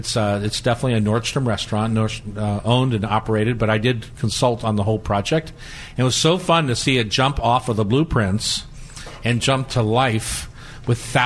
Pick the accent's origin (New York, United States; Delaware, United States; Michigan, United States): Delaware, United States; I'm from Delaware. That's a little different.